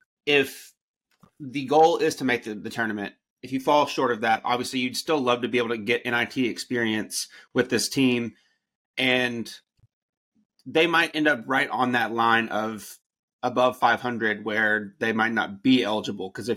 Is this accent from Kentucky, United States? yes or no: yes; Danville, Kentucky, United States; Shout out Danville, Kentucky. he's from my hometown for context, Stephen.